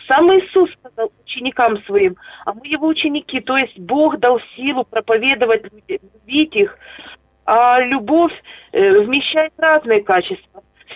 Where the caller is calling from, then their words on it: Kyiv, Ukraine; Я з Києва.